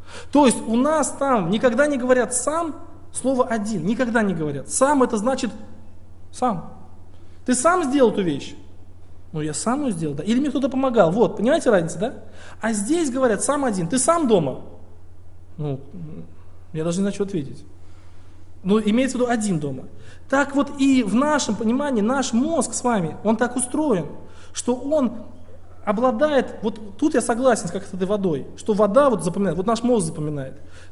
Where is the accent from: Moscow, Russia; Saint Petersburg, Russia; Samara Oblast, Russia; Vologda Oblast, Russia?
Samara Oblast, Russia; Tolyatti; Я приехал сюда из России. Ой, фу, говорю, из России, из этого. Из Тольятти.